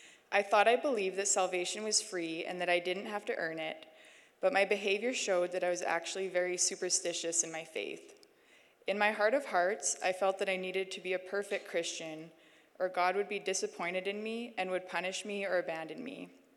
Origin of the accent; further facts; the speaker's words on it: Prince George, British Columbia, Canada; I was born and raised in Prince George in a loving Christian home with two older brothers.